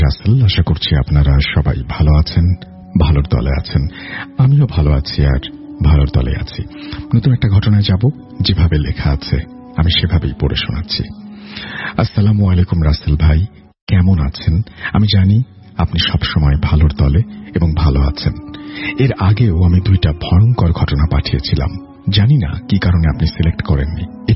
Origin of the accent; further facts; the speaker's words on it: Bangladesh; আচ্ছা যাই হোক, আমার বাড়ি বাংলাদেশে, তোমার বাড়ি নেপালে কোথায়?